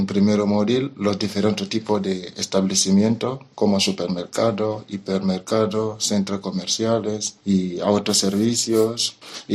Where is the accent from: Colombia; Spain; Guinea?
Guinea; soy de Guinea y estoy haciendo el curso de comercio en Central de Baraka.